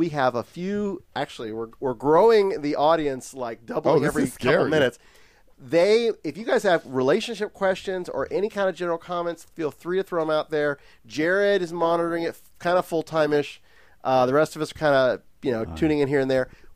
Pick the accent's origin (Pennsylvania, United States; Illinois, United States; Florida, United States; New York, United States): Florida, United States; Orlando; We are five guys from the Orlando area, all friends and fellow comic enthusiasts that met through a comic shop.